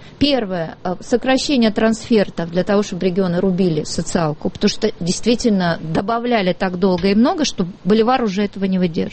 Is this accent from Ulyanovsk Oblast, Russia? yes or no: no; Moscow, Russia; Мы, москвичи, теперь будем диктовать, что мы хотим от властей этого города.